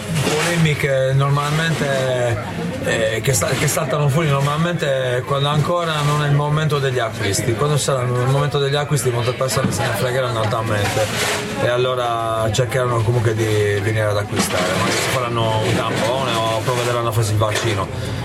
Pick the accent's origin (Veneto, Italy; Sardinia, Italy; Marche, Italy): Sardinia, Italy; Cagliari; now in Quartu Sant'Elena, Italy; Cioè, sono di Cagliari, sono residente da Quarto.